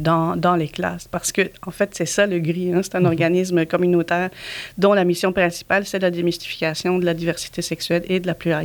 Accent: Belgium; now in Montreal, Canada; Je suis belge d'origine, ça fait 23 ans que je vis à Montréal.

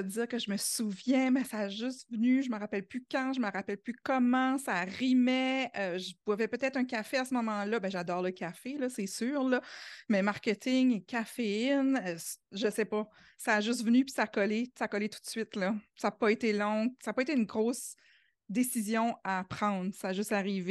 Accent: New Brunswick, Canada; accent: Acadian; vous l'aurez probablement deviné par mon accent, hein. Je viens du Nouveau-Brunswick, je suis acadienne. D'ailleurs, j'habite encore ici

